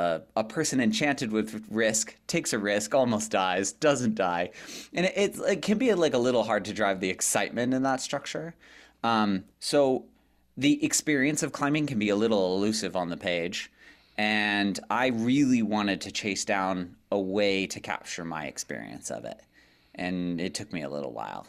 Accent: California, United States; now in Salt Lake City, United States; She grew up here in Salt Lake, and I was from Northern California.

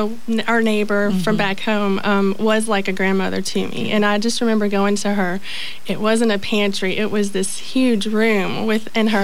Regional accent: Pineville, Louisiana, United States; I grew up in central Louisiana.

